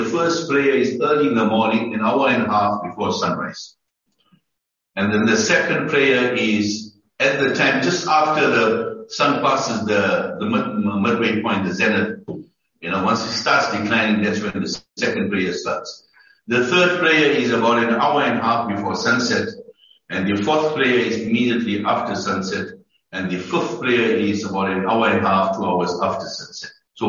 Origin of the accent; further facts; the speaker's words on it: South Africa; I'm from South Africa, originally born in South Africa, grew up in apartheid South Africa.